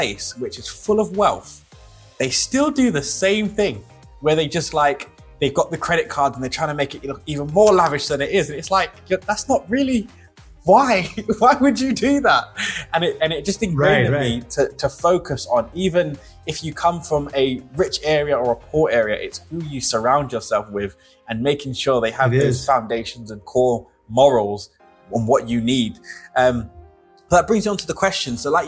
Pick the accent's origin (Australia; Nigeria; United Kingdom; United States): United Kingdom; London; now in Knutsford, United Kingdom; I grew up in East London, which isn't the kind of well-known area, a lot of like black minorities. And where I live now, other than I'm traveling at the moment, but where I live now is in Knutsford, Cheshire.